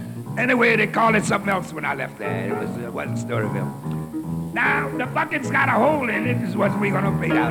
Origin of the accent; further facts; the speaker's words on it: New Orleans, Louisiana, United States; moved away; we're going to take you down to my hometown, New Orleans, Louisiana